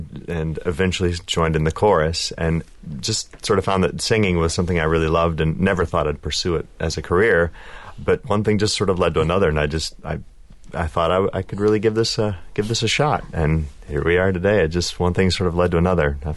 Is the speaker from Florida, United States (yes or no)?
yes; Tallahassee, Florida, United States; I grew up in Tallahassee, Florida, North Florida Panhandle.